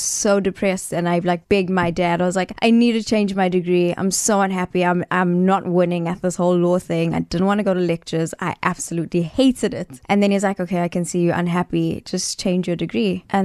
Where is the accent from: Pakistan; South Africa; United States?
South Africa; Durban, KwaZulu-Natal; Well, I grew up in Durban. I'm a Durban girl. I grew up in Sherwood. I went to Durban Girls High. I went to Bria Primary. I've lived here my whole life.